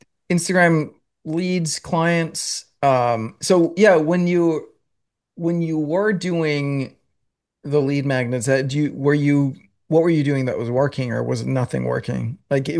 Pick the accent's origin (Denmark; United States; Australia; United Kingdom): Denmark; I'm from Denmark